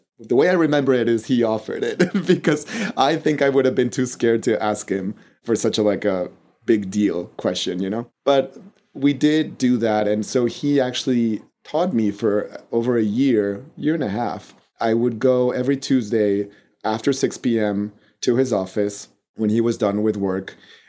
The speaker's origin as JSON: {"language": "English", "region": "Mexico City", "country": "Mexico", "second_language": "English"}